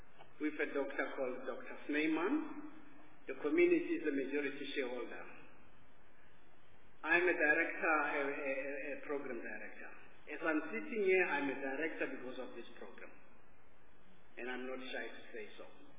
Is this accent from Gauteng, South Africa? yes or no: no; Limpopo, South Africa; I'm from Limpopo Province.